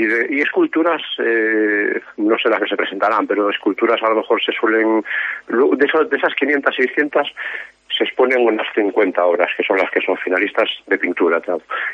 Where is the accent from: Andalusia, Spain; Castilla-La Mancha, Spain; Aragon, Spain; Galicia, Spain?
Galicia, Spain; Viloalle; teniendo en cuenta que yo soy de Viloalle, pues evidentemente la naturaleza va a estar totalmente presente en todas mis obras